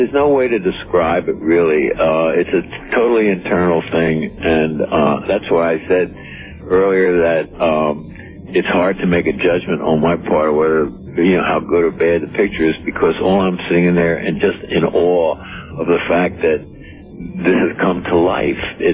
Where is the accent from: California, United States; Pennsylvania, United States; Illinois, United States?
Pennsylvania, United States; Philadelphia; I was brought up in Philadelphia, born and bred, raised there from, you know, zero to about 18 when I finished college.